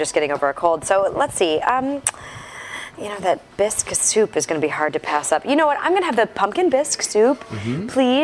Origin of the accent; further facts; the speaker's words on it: Wisconsin, United States; I'm from Wisconsin.